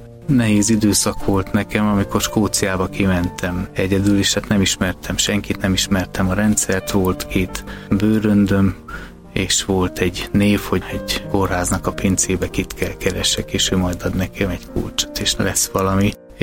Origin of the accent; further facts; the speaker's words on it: Hungary; magyar gyerek vagyok, majd kibírom